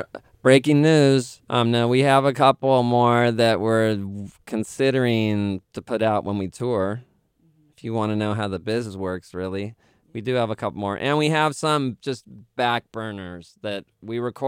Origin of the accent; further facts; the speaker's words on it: California, United States; I'm from California.